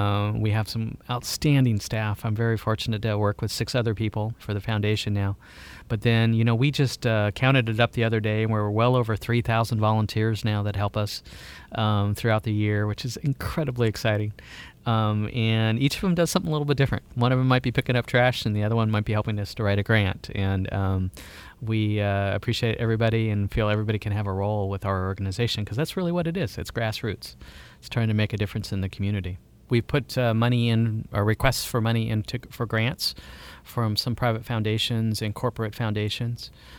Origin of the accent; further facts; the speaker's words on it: San Diego, California, United States; Yeah, I was very fortunate growing up in San Diego.